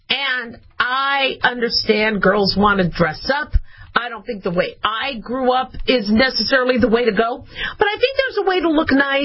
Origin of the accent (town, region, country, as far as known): Phoenix, Arizona, United States; born or raised there